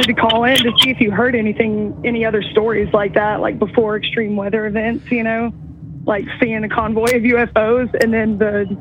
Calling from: Louisiana, United States; Hey, Braden. … from Louisiana.

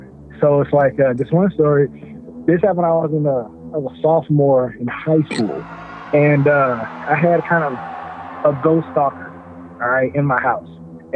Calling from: Louisiana, United States; I'm calling from Louisiana.

